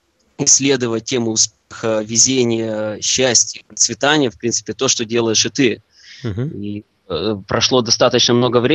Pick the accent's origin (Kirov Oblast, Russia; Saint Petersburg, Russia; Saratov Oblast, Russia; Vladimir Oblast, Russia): Kirov Oblast, Russia; Kirov; то есть я сам из Кирова